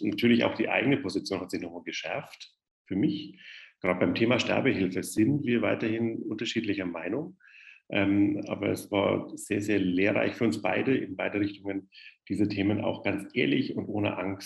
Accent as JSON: {"language": "German", "region": "Bavaria", "country": "Germany", "lives_now": "Munich, Germany", "said": "München ist für uns beide sehr wichtig, obwohl wir beide keine gebürtigen Münchner sind. Also man hört es am Dialekt, ich bin Franke, also evangelischer Franke im katholischen München."}